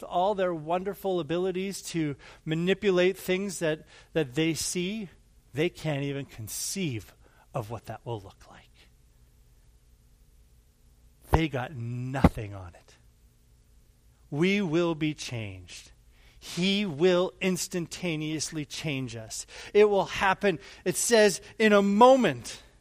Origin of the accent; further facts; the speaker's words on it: Calgary, Alberta, Canada; when I was a young boy growing up in Canada, in Calgary, we'd take these long road trips out to the West Coast to see my grandparents